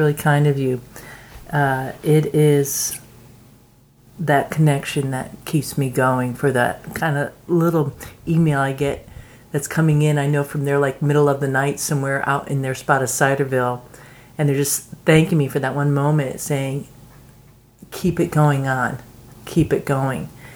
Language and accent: English; United States; okay, I'm American, but I feel like what I represent is actually Ciderville.